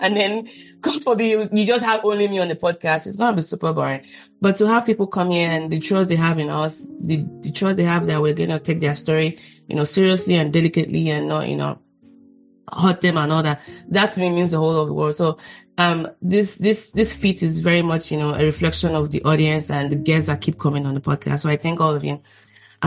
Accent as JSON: {"language": "English", "country": "Nigeria", "said": "And how do you, as a Nigerian, go tell your dad"}